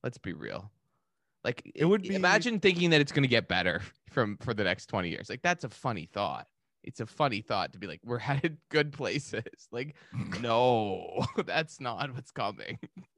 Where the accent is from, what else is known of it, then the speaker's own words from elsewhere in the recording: Canada; Is this America? I'm Canadian. You know, we don't roll like that.